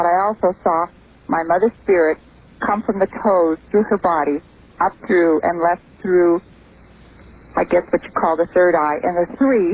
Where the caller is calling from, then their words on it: Truckee, California, United States; I'm calling from Truckee, California.